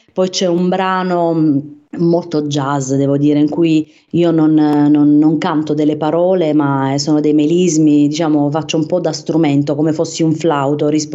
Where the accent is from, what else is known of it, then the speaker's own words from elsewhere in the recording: Apulia, Italy; io vengo dal Salento che è una piccola lingua di terra alla fine in mezzo al mare